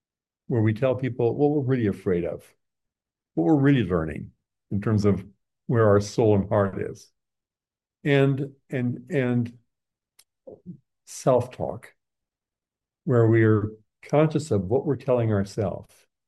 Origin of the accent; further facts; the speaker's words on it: Midwest, United States; why was that so difficult in the culture I grew up in the Midwest?